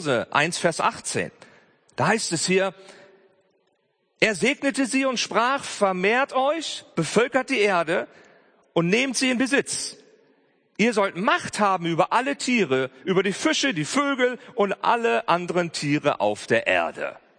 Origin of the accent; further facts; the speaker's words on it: Germany; Ich meine, wir sind Deutsche und wir reisen gerne.